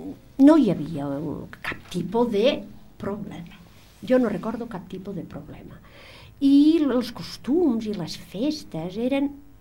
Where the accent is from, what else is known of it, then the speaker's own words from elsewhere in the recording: Aragon, Spain; born there; Catalan is a second language; soc nascuda a l'Aragó